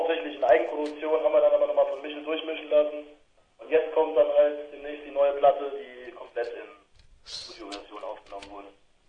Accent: Dillenburg, Hesse, Germany; now in Siegen, Germany; Dillenburg, Siegen, aus der Gegend. Mittlerweile wohnt die Hälfte von uns in Siegen, kommen ursprünglich aus Dillenburg.

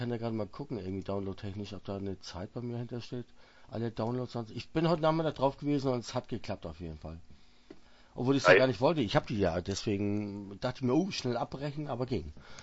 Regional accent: Schleswig-Holstein, Germany; Eigentlich bin ich ja Nordfriese, der in Dänemark eigentlich, aber seit 100 Jahren wurden die Grenzen hier irgendwie oben im Norden verschoben und jetzt sind wir auf mal Deutschland und lass mal wieder Däne werden, so ungefähr.

